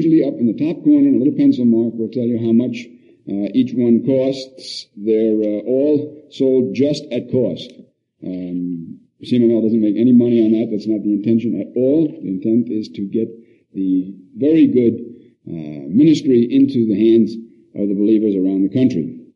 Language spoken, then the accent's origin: English; New York, United States; I'm from New York and have for all my life been a Yankee fan.